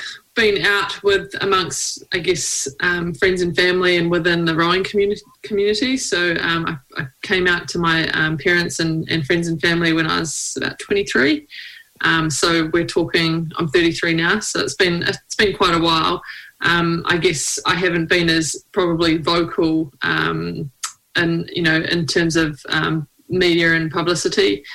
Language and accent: English; New Zealand; So I'm a rower from New Zealand.